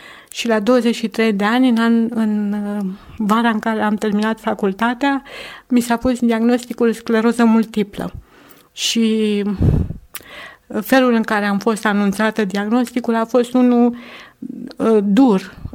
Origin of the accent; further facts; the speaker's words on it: Ploiești, Prahova, Romania; suntem din Ploiești, am 52 de ani și soțul meu 56